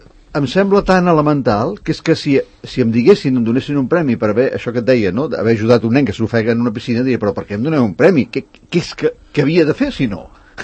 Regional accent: Barcelona, Catalonia, Spain; born there; jo tampoc he nascut a Sant Cugat, jo vaig néixer a Barcelona

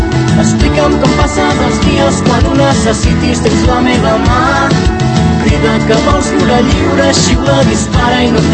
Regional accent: Catalonia, Spain; què podem aportar nosaltres com a catalans per a la construcció nacional dels països catalans

